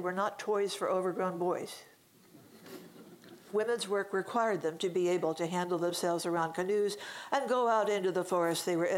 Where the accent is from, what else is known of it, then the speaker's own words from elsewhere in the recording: Hampton Roads, Virginia, United States; now in Norfolk, United States; retired professor of anthropology from Old Dominion University in Norfolk. I grew up in Hampton Roads, and I grew up with all six phases, thank you.